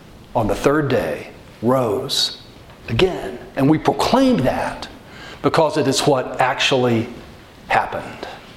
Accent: Texas, United States; as we talked about in the evangelical church that I grew up in Central Texas

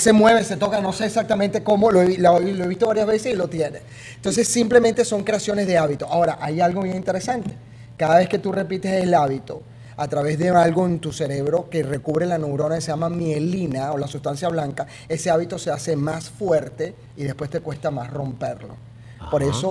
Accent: Venezuela; Eso es lo más importante que tiene uno que aprender como venezolano.

